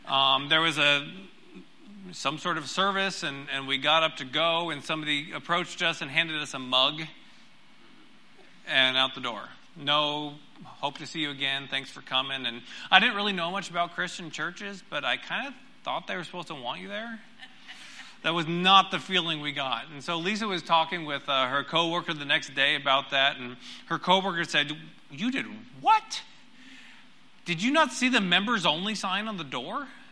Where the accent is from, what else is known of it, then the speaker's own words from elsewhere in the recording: Phoenix, Arizona, United States; and I grew up in Phoenix, and she grew up in Colorado